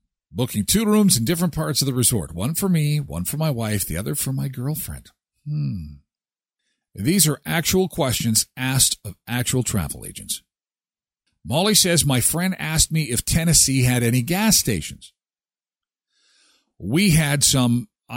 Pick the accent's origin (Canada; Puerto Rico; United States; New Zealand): Canada; I'm from Canada. And yes, it's cold where I am. It is relatively cold most of the time. We do only get 2 weeks of summer, but we do get 2 weeks of summer.